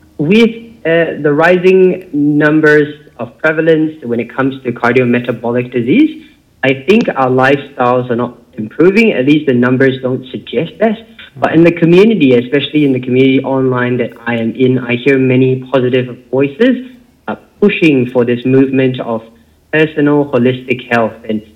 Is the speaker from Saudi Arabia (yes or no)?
no; Singapore; I grew up in Singapore.